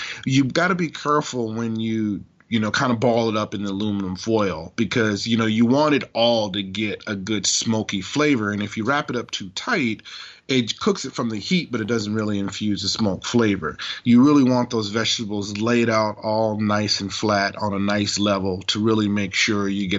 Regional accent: Louisiana, United States; I'm from Louisiana. We don't use much thermometers. We pretty much just go by sight, you know.

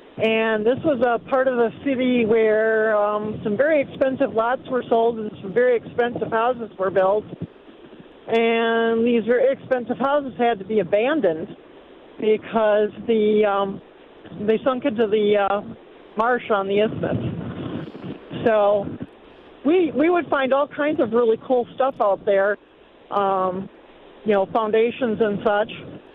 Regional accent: Madison, Wisconsin, United States; So I was born and raised in Madison

